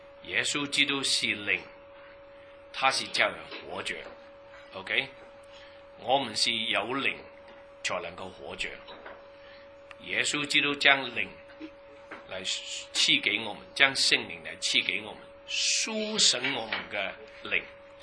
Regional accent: China; 为什么我们中国人没有听过那个圣经，但是我们都知道应该要孝敬父母呢？

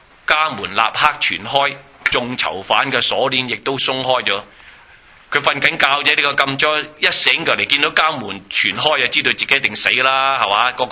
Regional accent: China; 我中国人嚟嘅啫，我都记得呢节圣经

